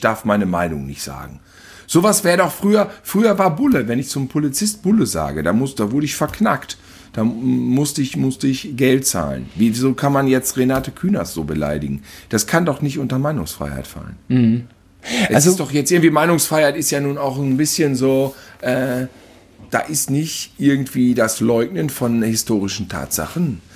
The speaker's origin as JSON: {"language": "German", "town": "Cologne", "region": "North Rhine-Westphalia", "country": "Germany", "tie": "born there", "said": "Ja klar, ich bin einfach in Köln geboren, du Blödmann."}